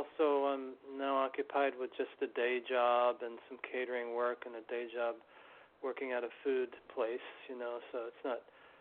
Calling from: New York City, New York, United States; I'm calling from New York City.

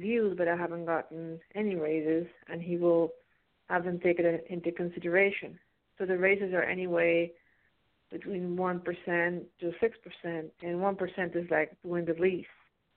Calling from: Pennsylvania, United States; I'm calling from Pennsylvania.

